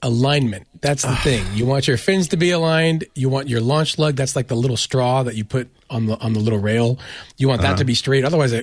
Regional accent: Stockton, California, United States; So I grew up in Central California, not Los Angeles. So in the dead center of the Central Valley in Stockton.

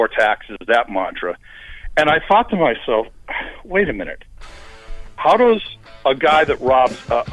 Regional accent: Boston, Massachusetts, United States; I'm sorry to hear that so many restaurants went out of business in New England, because I'm from Mission Hill.

